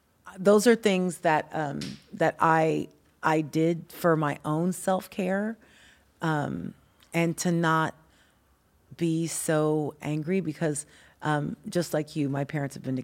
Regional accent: California, United States; That's not really a California thing. Like I'm from California.

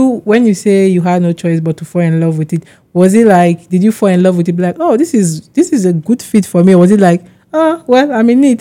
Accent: Nigeria; Me, I'm originally Nigerian.

